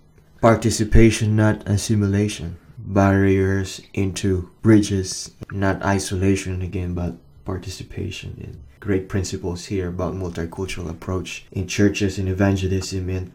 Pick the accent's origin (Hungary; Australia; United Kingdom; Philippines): Philippines; moved away; Like I am from the Philippines. I moved here 5 years ago